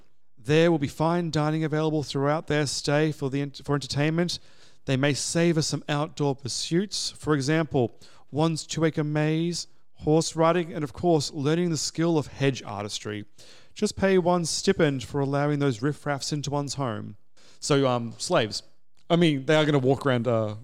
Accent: Sicily, Italy; Sicily is... I mean, we're from Sicily, not Malta.

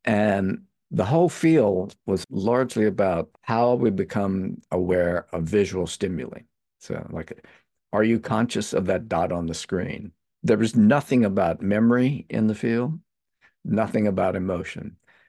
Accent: Eunice, Louisiana, United States; So my father moved back to our hometown, Eunice, Louisiana, what would be my hometown. He was obviously much younger then, to take over his father's meat market. And after the war, he met my mother. And then I was born in 1949

